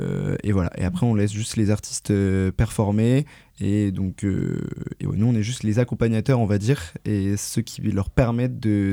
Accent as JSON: {"language": "French", "town": "Rennes", "region": "Brittany", "country": "France", "said": "sachant qu'on est de Rennes, que le matériel qu'on loue, qu'on prend, il se trouve à Rennes"}